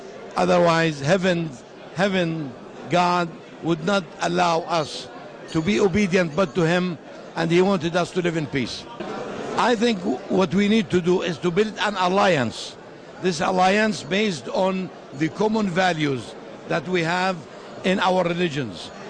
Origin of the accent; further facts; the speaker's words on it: Jordan; I come from Jordan, the birthplace of Christianity, where Judaism passed through it, and where Islam also was in Jordan. Since 1400 years, Muslims and Christians in my country have been living together.